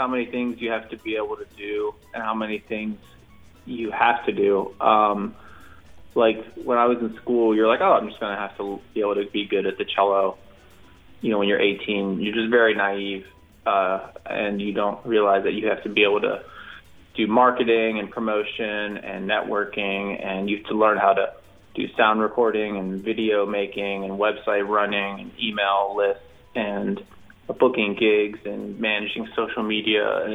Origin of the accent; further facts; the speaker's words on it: Pittsburgh, Pennsylvania, United States; So I'm from Pittsburgh originally, and lived here forever.